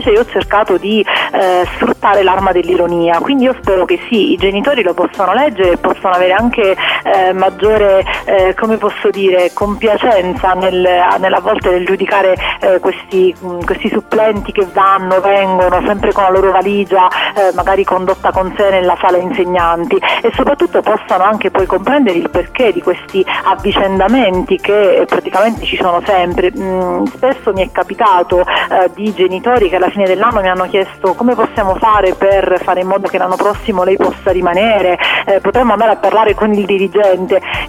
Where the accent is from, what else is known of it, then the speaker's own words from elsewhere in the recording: Potenza, Basilicata, Italy; moved away as an adult; come insomma si sentirà dal mio accento, io provengo da giù, io sono lucana, di Potenza per l'esattezza, ma dal 2011, dall'anno scolastico 2011-2012, mi sono trasferita in Toscana